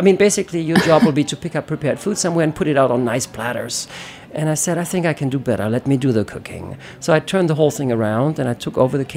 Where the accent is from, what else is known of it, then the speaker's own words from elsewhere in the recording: Paris, Île-de-France, France; also born or lived in Germany / Munich, Germany; So I thought, I grew up in Paris, so maybe it rubbed off even early on.